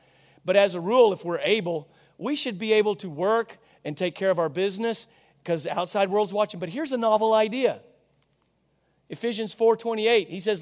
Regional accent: Rosebud, Arkansas, United States; growing up in Hamley and Donna's house, on the dairy farm, outside of Rosebud, Arkansas, actually closer to Turnip than Rosebud

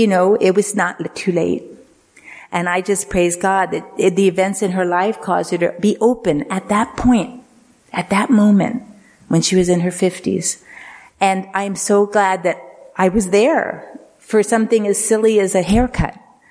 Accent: United States; well, yeah, I'm Christian because I'm American

